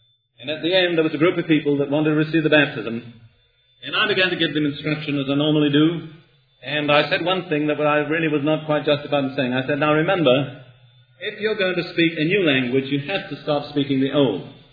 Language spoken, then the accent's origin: English; England, United Kingdom; I wouldn't dare to say it as an Englishman.